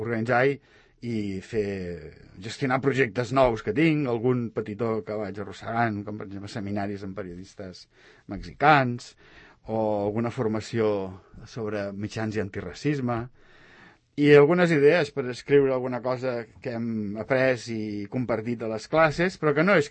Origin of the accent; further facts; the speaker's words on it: Badalona, Catalonia, Spain; born there; la tieta de Bufalà, que és el meu barri d'on vaig néixer jo a Badalona